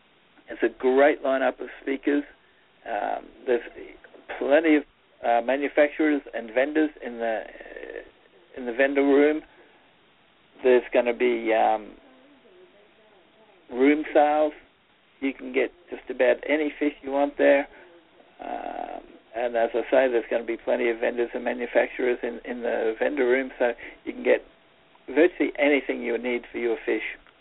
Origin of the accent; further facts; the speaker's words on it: Australia; accent: Australian; I'm not too hard to understand in person, even with my Australian accent.